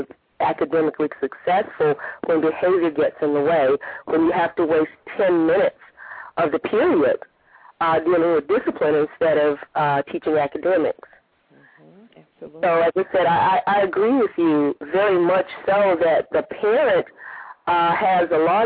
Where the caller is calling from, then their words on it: Atlanta, Georgia, United States; I'm calling from Atlanta.